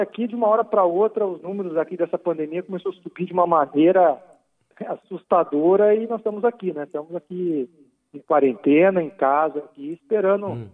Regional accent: Campinas, São Paulo, Brazil; now in Maceió, Brazil; Saudades de Campinas, aí, minha cidade natal.

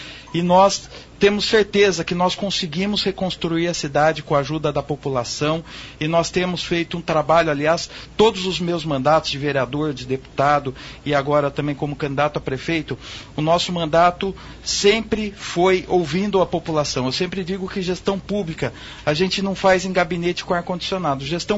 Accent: Campinas, São Paulo, Brazil; born there; a cidade de Campinas, que é a cidade que eu amo, que eu tenho orgulho, nasci aqui em Campinas.

